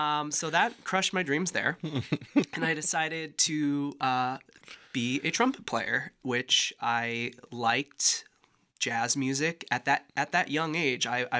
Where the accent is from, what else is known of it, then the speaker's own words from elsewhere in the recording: Walcott, Iowa, United States; Well, I actually grew up right outside of Davenport in Walcott, which has the world's largest truck stop, as many of our listeners know.